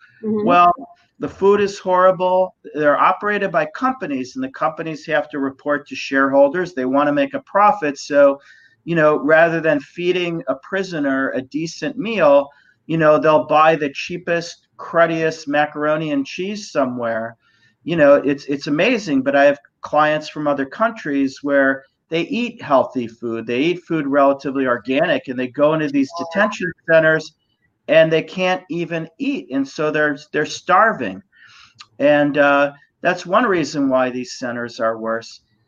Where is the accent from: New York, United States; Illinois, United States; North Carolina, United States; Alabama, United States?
Illinois, United States; Chicago; now in Southern California, United States; Like I told you, I live in Southern California. I'm originally from Chicago. So to me, it's relatively warm.